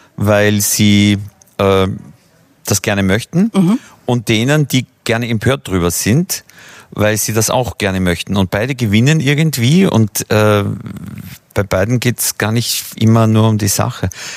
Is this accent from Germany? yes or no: no; Austria; Das ist bei uns in Österreich so ein Codewort für, man hat es hinter sich, man zieht sich aufs Land zurück.